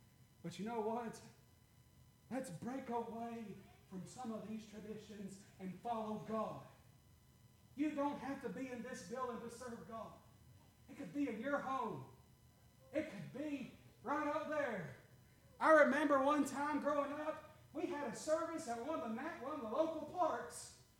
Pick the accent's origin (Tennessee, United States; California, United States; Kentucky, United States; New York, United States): Tennessee, United States; growing up in Macon County, Tennessee, I was in a box, okay?